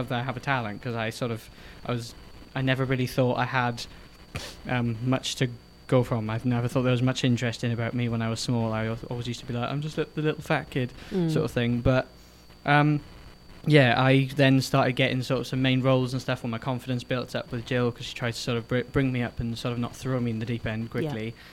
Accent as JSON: {"language": "English", "region": "Wales", "country": "United Kingdom", "accent": "Welsh", "lives_now": "Romford, United Kingdom", "said": "And then my friends here say, no, he's still got a Welsh accent. But then as soon as I come home from Wales back to Romford, everyone's like, wow, you've been to Wales, sort of thing."}